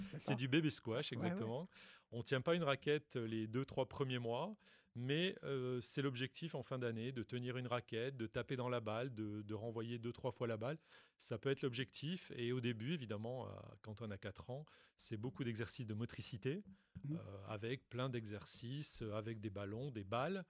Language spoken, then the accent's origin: French; Nouvelle-Aquitaine, France; born there; Moi, je suis né au Pays Basque, en fait. Arrivé à Bordeaux pour mes études, j'avais pas trop de pelote basque à proximité, en tout cas moins que chez moi.